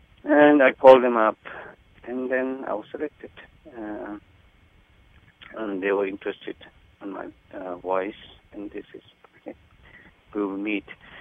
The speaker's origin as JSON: {"language": "English", "town": "Dharamshala", "region": "Himachal Pradesh", "country": "India", "said": "I'm from Dharamsala, India."}